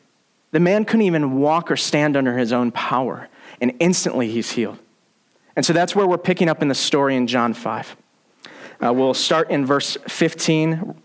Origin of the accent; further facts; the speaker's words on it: Michigan, United States; That's calling us back to my home state of Michigan, calling us back to our home region in the Traverse area